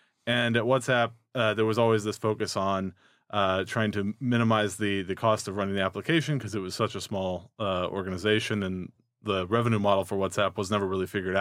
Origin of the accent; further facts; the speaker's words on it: Texas, United States; Not originally from Austin. I'm originally from Texas, though. I moved here, went to school here in Austin.